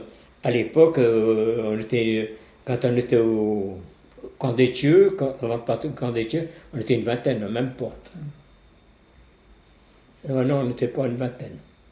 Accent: Italy; born there; Non. Ah, moi, je suis né en Italie.

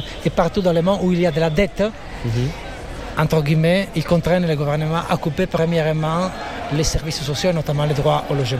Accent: Italy; Moi, je suis italienne

